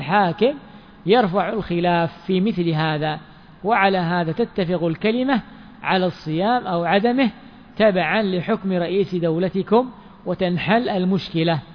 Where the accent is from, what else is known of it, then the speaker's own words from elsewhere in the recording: Yemen; يعني مثلا عندنا في اليمن مثلا إذا رؤي الهلال مثلا في السعودية